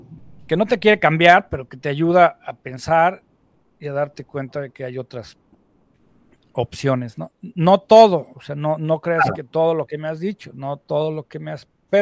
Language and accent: Spanish; Mexico; tendríamos que poder seguir siendo mexicanos